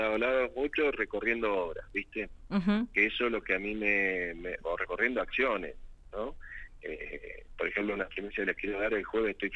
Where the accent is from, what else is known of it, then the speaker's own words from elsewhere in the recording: Río Negro, Argentina; son los rionegrinos, nosotros somos patagónicos